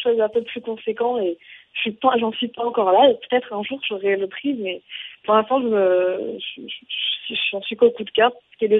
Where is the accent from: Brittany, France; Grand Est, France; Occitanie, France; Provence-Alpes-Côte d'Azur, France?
Provence-Alpes-Côte d'Azur, France; moi je suis originaire du Var et je suis retournée dans le conservatoire dans lequel j'ai appris la musique et notamment le piano